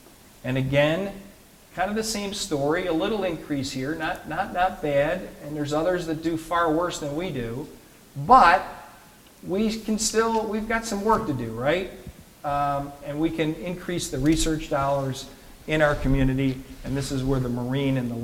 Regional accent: Durham, North Carolina, United States; As some of you know, I came from the Durham area, Raleigh-Durham, with the research park.

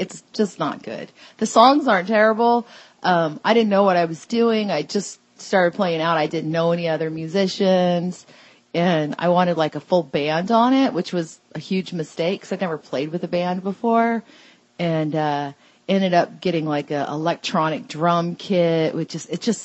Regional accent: Alaska, United States; also born or lived in Texas; Well, I lived pretty much half of my life in Alaska and half it in Texas.

